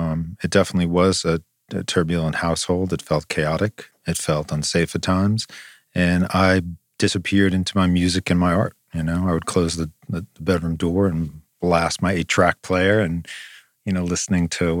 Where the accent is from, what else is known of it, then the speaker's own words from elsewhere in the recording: New York, United States; Well, like I said, we grew up on Long Island, so I was really out there.